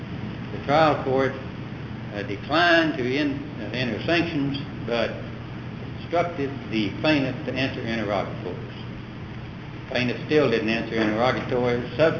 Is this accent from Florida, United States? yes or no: no; Austin, Texas, United States; Please, the court … from Austin